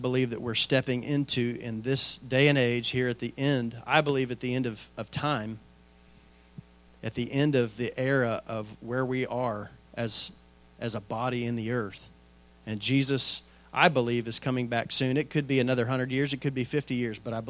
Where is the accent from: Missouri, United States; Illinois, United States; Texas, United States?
Texas, United States; And I said, all right, I'm from Texas. I feel better in boots